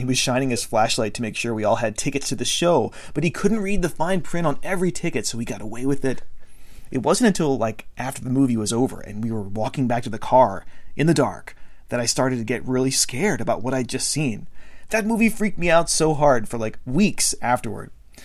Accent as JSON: {"language": "English", "region": "Maryland", "country": "United States", "tie": "born or raised there", "said": "because it was filmed in my home state of Maryland."}